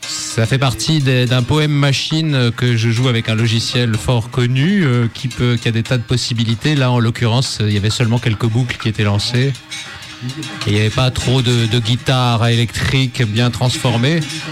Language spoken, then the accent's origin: French; Grand Est, France; also born or lived in North Africa; Oui, je suis d'Afrique du Nord. mais aussi d'Alsace.